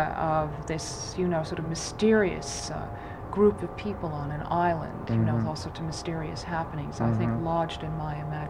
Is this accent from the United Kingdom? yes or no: no; New York City, New York, United States; born there; I was born in 1937 in New York City.